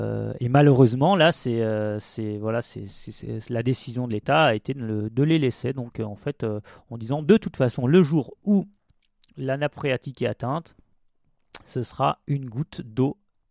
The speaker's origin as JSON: {"language": "French", "region": "East", "country": "France", "said": "je viens donc de l'est de la France."}